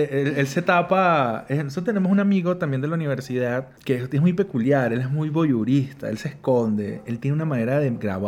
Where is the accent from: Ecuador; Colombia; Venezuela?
Venezuela; Táchira; Yo soy gocho y en San Cristóbal te venden morcilla en todos lados.